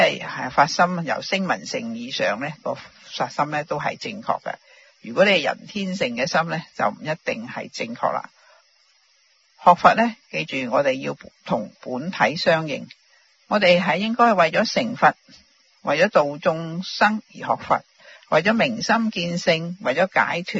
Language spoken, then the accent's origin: Cantonese; China; 我们中国人逢亲对疯疯癫癫的人呢